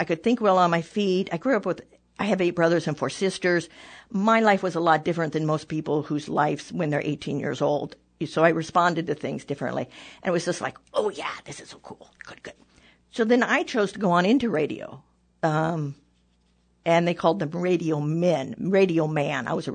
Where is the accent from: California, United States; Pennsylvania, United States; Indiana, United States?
Indiana, United States; I grew up in Indiana